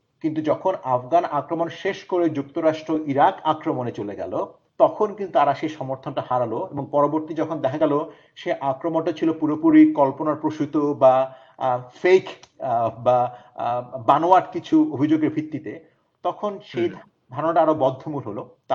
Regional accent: Bangladesh; আমি ব্যক্তিগতভাবে বাংলাদেশে বড় হয়েছি, আমার প্রাথমিক শিক্ষা, মাধ্যমিক শিক্ষা, স্নাতক, স্নাতকোত্তর একটা পর্যায়ে বাংলাদেশেই ছিলাম।

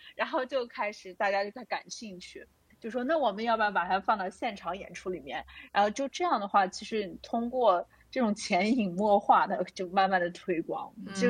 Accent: China; now in Australia; 而我觉得作为一个中国人的话，

